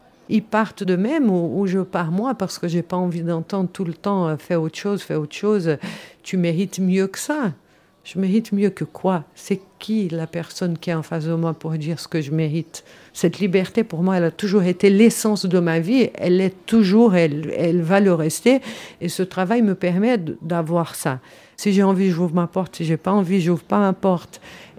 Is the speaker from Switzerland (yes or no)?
yes; Switzerland; Je suis suissesse, personne ne m'a obligée, je parle 6 langues, j'ai voyagé le monde